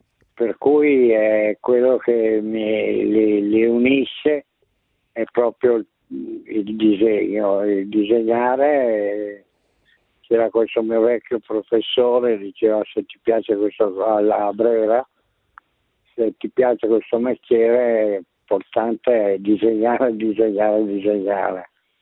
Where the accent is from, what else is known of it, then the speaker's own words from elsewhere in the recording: Viareggio, Tuscany, Italy; avendo passato tutta la giovinezza e l'infanzia a Viareggio, dove c'è un piccolo porto